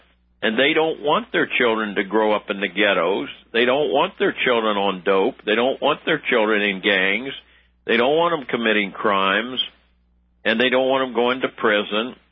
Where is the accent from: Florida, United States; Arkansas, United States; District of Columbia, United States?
District of Columbia, United States; Washington; the black people that I've known my whole life, that I grew up with in Washington, D.C. as a child